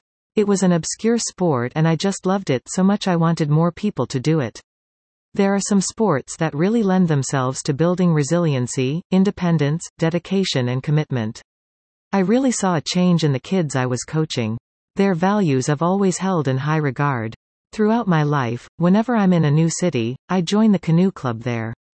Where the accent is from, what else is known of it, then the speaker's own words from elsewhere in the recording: Mississauga, Ontario, Canada; also born or lived in Toronto / Vancouver; now in Collingwood, Canada; I grew up in Mississauga. My family skied at Mansfield Ski Club. So, we weren't regular Collingwood visitors but sort of, ski people.